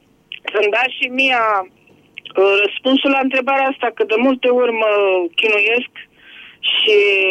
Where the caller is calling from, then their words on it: Medgidia, Constanța County, Romania; din Megidia.